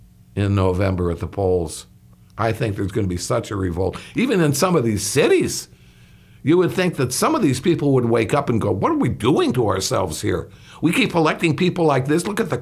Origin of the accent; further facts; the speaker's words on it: Chicago, Illinois, United States; I look at the clash between, for instance, in my hometown of Chicago, and that nutmare that they got there that's absolutely ruining a beautiful city